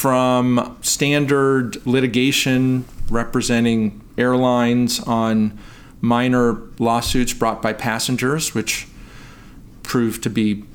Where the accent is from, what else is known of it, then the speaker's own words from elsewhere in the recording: Pittsburgh, Pennsylvania, United States; I grew up in Pittsburgh, Pennsylvania.